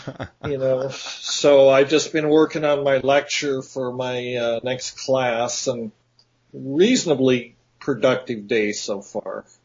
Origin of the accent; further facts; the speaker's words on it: Paonia, Colorado, United States; I grew up in a small town in Colorado called Paonia, Colorado, on the western slope, not too far from Aspen. Both my brother and I grew up there. I spent the first 17 years of my life there.